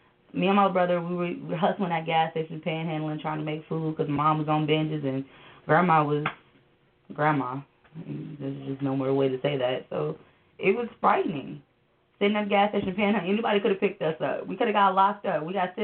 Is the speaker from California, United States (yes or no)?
no; Chicago, Illinois, United States; And I grew up in Chicago, so from being in South Suburbs, from Calumet City, Lansing, Dalton, Harvey, to Riverdale, going into Chicago, it was no different.